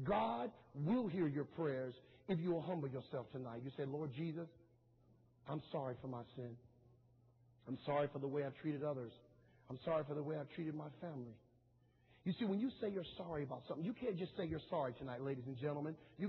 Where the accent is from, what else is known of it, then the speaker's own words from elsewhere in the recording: New York, United States; I come from New York. I came to the city to build an army, and I'm going to build it.